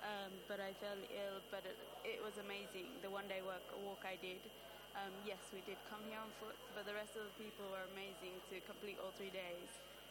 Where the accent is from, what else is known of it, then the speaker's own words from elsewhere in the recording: London, United Kingdom; I'm from the UK, London.